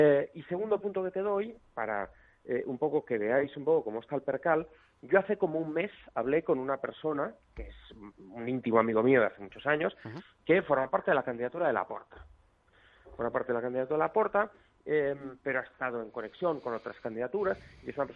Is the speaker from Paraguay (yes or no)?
no; Barcelona, Catalonia, Spain; yo soy de Barcelona y crecí en Barcelona y conozco bien algunos de estos entramados, que solo se pueden conocer si eres catalán y si has vivido muchos años en Barcelona.